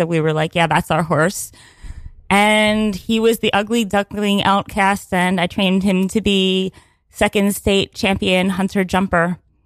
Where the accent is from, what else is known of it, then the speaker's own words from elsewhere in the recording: Pennsylvania, United States; Well, I grew up like in Pennsylvania, and I was obsessed with horses as a child